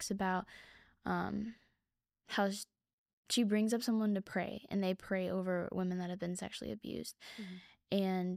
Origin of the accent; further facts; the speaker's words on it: Plano, Texas, United States; I'm from Plano, Texas. I'm very privileged to have lived an easier life when it comes to my environment and what I'm used to.